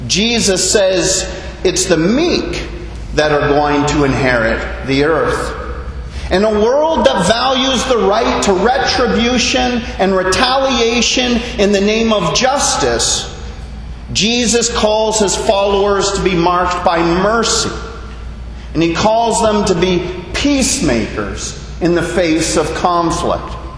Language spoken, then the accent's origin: English; Canada; now in Bahamas; As a Canadian citizen living in the Bahamas, I try to live as a Bahamian.